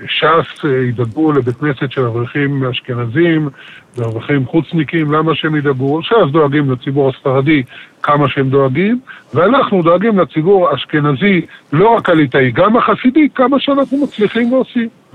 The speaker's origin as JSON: {"language": "Hebrew", "town": "Jerusalem", "region": "Jerusalem District", "country": "Israel", "said": "אני ירושלמי, אני בירושלים, אני חי בירושלים 45 שנה, אני ירושלמי"}